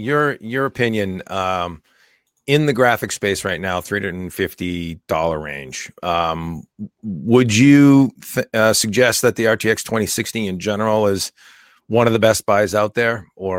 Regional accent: Boston, Massachusetts, United States; I hail from Boston.

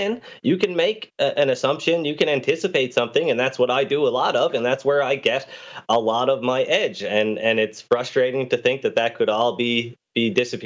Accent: Canada; I come from Canada, and you probably tell by the accent

